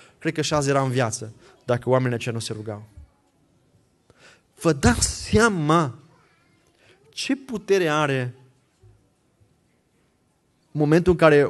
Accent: Romania; moved away; Eu știu de unde am venit. Eu am venit din România, de la sat. Și eu am crescut la coada vacii. Am crescut la țară.

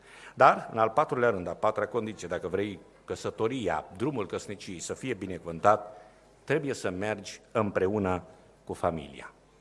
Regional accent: Romania; în zona de unde vin din România

